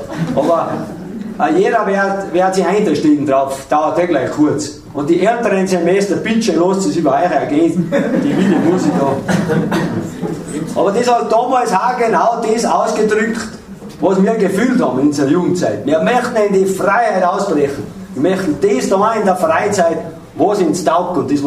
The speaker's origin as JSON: {"language": "German", "region": "Salzburg", "country": "Austria", "said": "damit jeder ein bisschen Vorstellung hat, wo ich herkomme, komme nämlich aus den Salzburger Bergen. Aus den Kalkbergen, Großaukamm, Dänengebirge, Dachstein, Hochkönig, aus der Gegend da."}